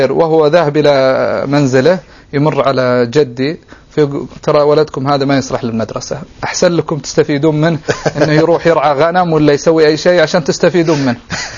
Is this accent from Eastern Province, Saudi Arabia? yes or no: no; Riyadh, Riyadh Province, Saudi Arabia; also born or lived in Al Bahah; ولدت في منطقة الباحة، ومكثت فيها سنوات قليلة جدا، ثم انتقلت مع الوالد إلى مدينة الرياض. في الرياض تلقيت جميع تعليمي الابتدائي والمتوسط والثانوي، ما عدا المرحلة مرحلة الثاني ابتدائي، فتلقيتها في منطقة الباحة.